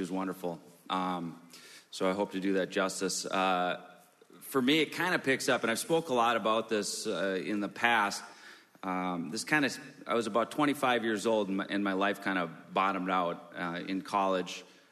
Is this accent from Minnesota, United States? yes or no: yes; Minnesota, United States; it was really special to me growing up in Minnesota.